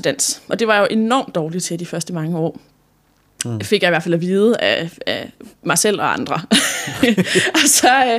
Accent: Copenhagen, Capital Region of Denmark, Denmark; Og jeg er vokset op i København, så har haft det som min primære sted, og så har jeg også boet mange år i en by udenfor

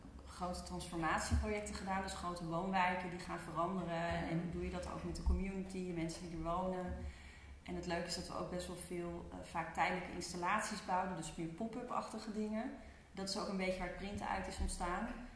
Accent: Lelystad, Flevoland, Netherlands; ik ben geboren en getogen in Lelystad.

